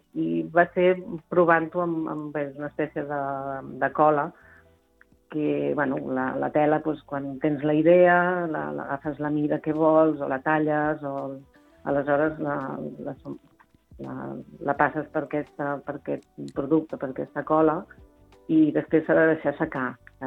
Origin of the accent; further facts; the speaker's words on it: Sant Llorenç d'Hortons, Catalonia, Spain; jo soc de Sant Llorenç d'Hortons, i vivim en un entorn tan bonic, que a més a Sant Llorenç tenim la sort que jo a casa caminem dos carrers i estem a la vinya ja.